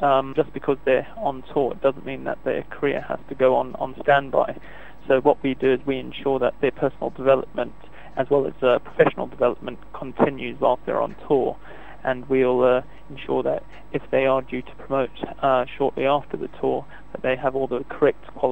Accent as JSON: {"language": "English", "country": "South Africa", "tie": "born or raised there", "said": "I grew up in South Africa"}